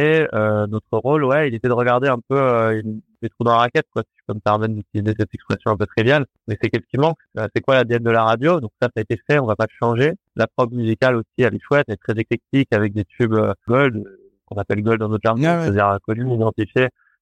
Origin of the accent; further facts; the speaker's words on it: Paris, Île-de-France, France; Moi, j'ai fait ma vie, je suis parisien, moi, d'origine. J'ai décidé de vivre ici pour ces raisons-là.